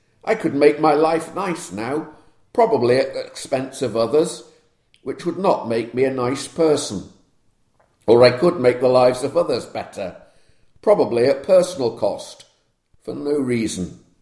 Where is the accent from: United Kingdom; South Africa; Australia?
United Kingdom; Maybe it's because I'm British.